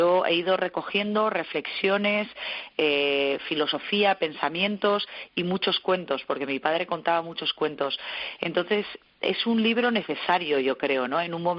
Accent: Spain; también como españoles, ¿no?, tenemos que sentirnos orgullosos

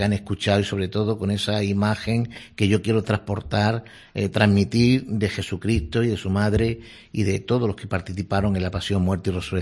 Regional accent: Torredonjimeno, Andalusia, Spain; now in Jaén, Spain; la Semana Santa de mi pueblo de Tordón Jimeno, y ahora la de Jaén, la ciudad en la que estoy, pues me siento adoptado

